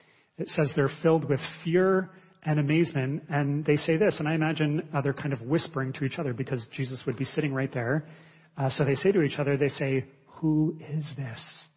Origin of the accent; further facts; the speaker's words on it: Niagara-on-the-Lake, Ontario, Canada; When I was younger, I grew up in Niagara on the Lake, and I went to Eden High School. This was in the old days when Eden was located in Niagara on the Lake.